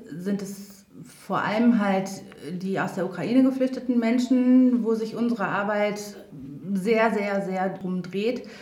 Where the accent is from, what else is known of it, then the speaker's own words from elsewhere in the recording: Attendorn, North Rhine-Westphalia, Germany; also born or lived in Olpe; Ja, ich bin Attendornerin, bin allerdings in Olpe geboren, aber danach mein Leben lang hier gewesen. Das sind mittlerweile 46 Jahre.